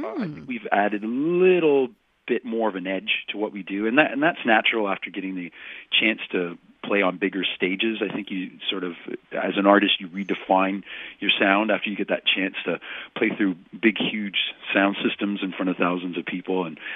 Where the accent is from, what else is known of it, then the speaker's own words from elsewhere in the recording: Canada; being a Canadian and living so close to the border.